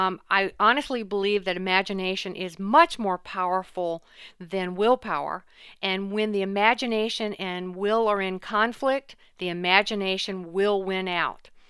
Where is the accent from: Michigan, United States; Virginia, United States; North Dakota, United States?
Virginia, United States; Chuckatuck; Growing up in Chuckytuck, Virginia, my parents were farmers as far back as we can trace